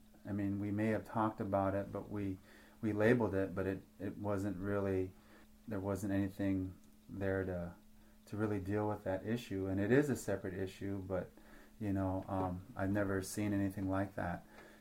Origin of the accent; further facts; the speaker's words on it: Crow Agency, Montana, United States; born there; also born or lived in California / Dallas / Florida; And I was born in Crow Agency, Montana, and been moved around quite a bit during the Vietnam era.